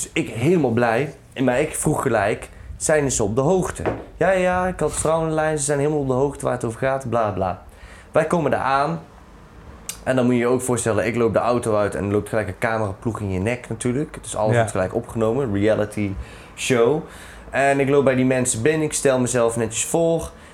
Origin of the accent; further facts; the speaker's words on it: North Brabant, Netherlands; accent: Brabantian; Dus ik zet dan expres mijn extra Brabants accent op en ik kom daar en daar vandaan